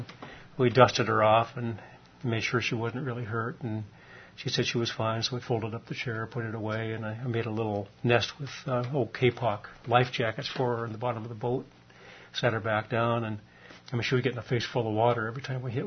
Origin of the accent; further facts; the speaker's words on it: Alaska, United States; But I think that's pretty typical of growing up in Alaska. And I don't think that's that unique.